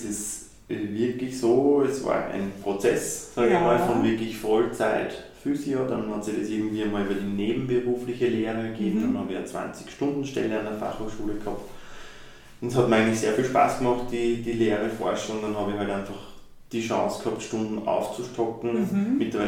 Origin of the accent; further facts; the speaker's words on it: Lower Austria, Austria; Nein, also ich bin eben Niederösterreicher und arbeite auch in Niederösterreich